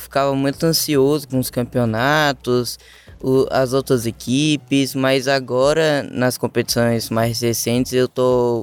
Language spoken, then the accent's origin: Portuguese; Sobradinho, Brazil; born there; Nasci em Itapuã, Sobradinho.